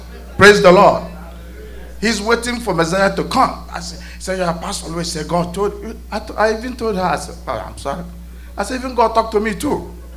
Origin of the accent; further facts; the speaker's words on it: Eastern Nigeria, Nigeria; where we come from Eastern Nigeria